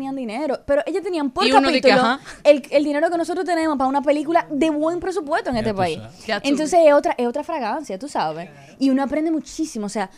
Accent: Dominican Republic; accent: Dominican; porque como ustedes se pueden dar cuenta, yo sí hablo bastante dominicano.

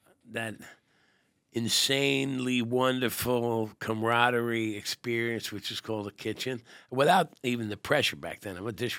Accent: Hazlet, New Jersey, United States; I grew up in Hazlitt in the 70s. Simple, good upbringing, you know, sports and rock and roll and you know, lots of woods and lots of nature, and we had the ocean close by.

